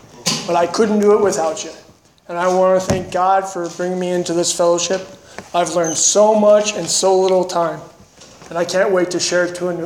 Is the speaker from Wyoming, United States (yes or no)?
yes; Cheyenne, Wyoming, United States; I'm originally from Cheyenne, Wyoming. There's not much to do in Cheyenne, Wyoming, except shooting guns and drinking beer.